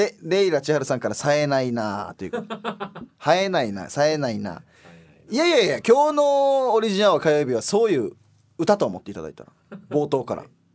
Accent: Kansai, Japan; 実は僕、根っからの関西人なのか、何でもお笑いネタにしてしまいたくなります

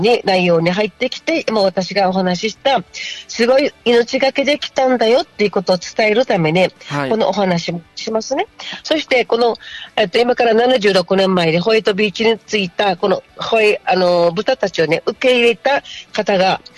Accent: Uruma, Okinawa, Japan; 私うるま出身なもんですから、うるま市の天岩小学校が母校で

